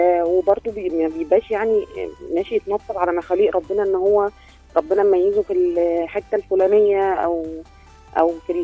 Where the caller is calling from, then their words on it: 6th of October City, Giza Governorate, Egypt; من اكتوبر.